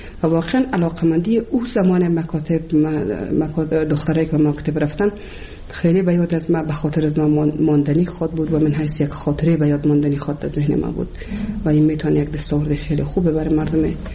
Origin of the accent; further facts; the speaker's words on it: Kabul, Afghanistan; also born or lived in Bamyan; از ولسوالی شیبر ولایت بامیان هستم. در سال 1356 در یک خانواده روشن فکر من در ولایت کابل به دنیا آمدم و تحصیلات خود من در کابل و پایان رسادم تا صنف 12